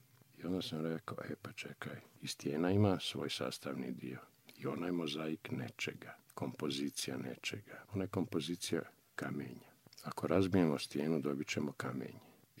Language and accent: Serbian; Kragujevac, Šumadija and Western Serbia, Serbia; born there; Ja sam rođen u Kragujevcu, ali moje porijeklo nije tu. Tu sam samo rodio.